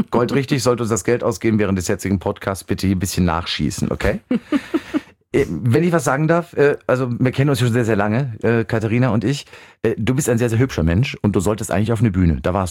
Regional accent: Bavaria, Germany; In Bayern, ich komme aus Bayern

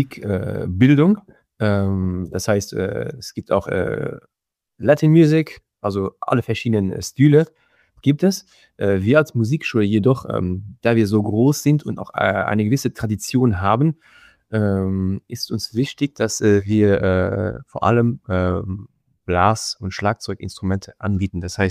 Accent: Luxembourg; Momentan jetzt bei uns in Luxemburg ist es eher das Gegenteil.

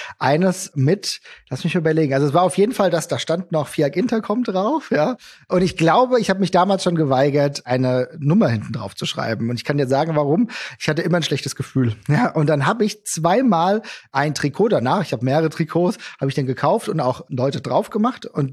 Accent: Gelnhausen, Hesse, Germany; Rhein-Main-Gebiet, ich komme aus Gelnhausen, Einzugsgebiet, Eintracht, 100% alle.

